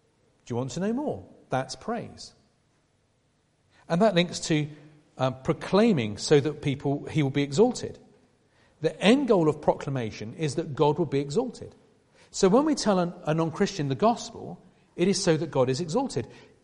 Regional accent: England, United Kingdom; it's probably because I'm English

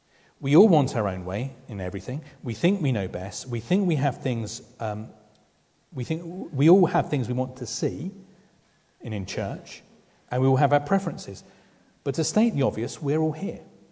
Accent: South East England, United Kingdom; where part of the world I was brought up in Sussex on Ashdown Forest, is that is common ground.

